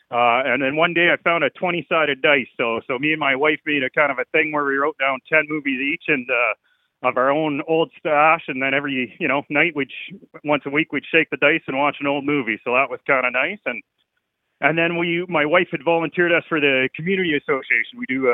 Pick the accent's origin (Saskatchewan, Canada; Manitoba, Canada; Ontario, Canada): Saskatchewan, Canada; I'm from Saskatchewan, so my CFL team was the Saskatchewan Rough Riders.